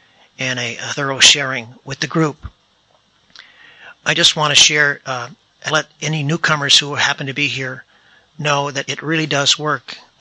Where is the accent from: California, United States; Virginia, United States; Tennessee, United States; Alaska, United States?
California, United States; Pacifica; I'm a sexaholic from Pacifica, California.